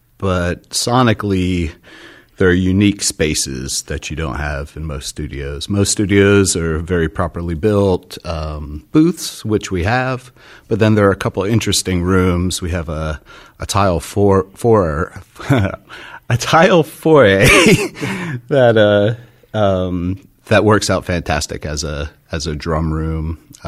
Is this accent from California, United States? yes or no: no; Nashville, Tennessee, United States; I come from Nashville, and there are so many studios